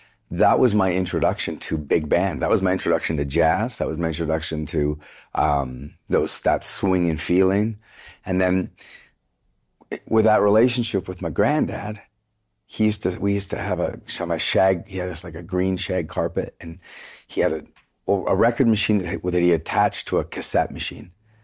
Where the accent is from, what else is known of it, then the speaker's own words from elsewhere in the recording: Vancouver, British Columbia, Canada; We're from Vancouver. We didn't even know anybody.